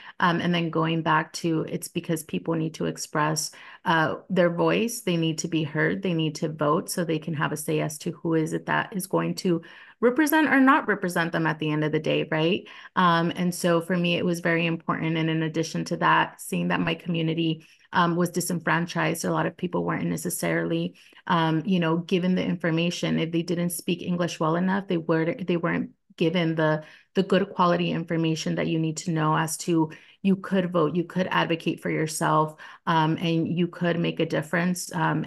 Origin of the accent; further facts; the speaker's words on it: Los Angeles, California, United States; now in San Antonio, United States; So as you mentioned … I am the daughter of Mexican immigrants and I grew up in Los Angeles in California.